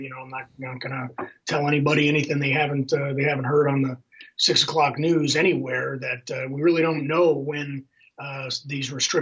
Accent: New York City, New York, United States; in some places like my hometown of New York City, the schools are essentially a distribution center for free meals for low income families

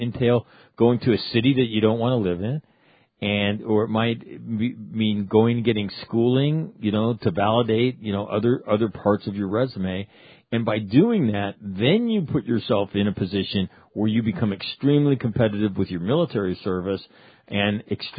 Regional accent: Ohio, United States; I'm from Ohio.

